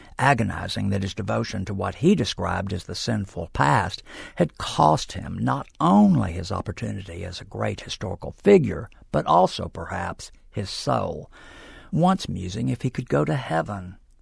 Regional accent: Dallas, Texas, United States; Alabama schools were effectively more fully integrated than in my hometown, Dallas.

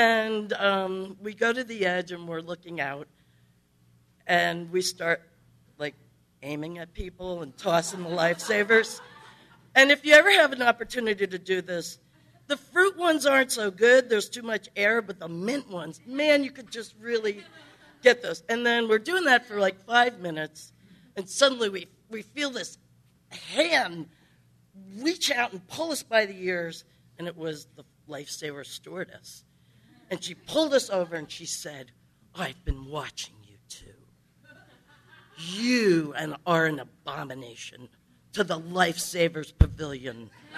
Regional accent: Brooklyn, New York, United States; So I grew up in Brooklyn, New York, and it was a phenomenal place to grow up

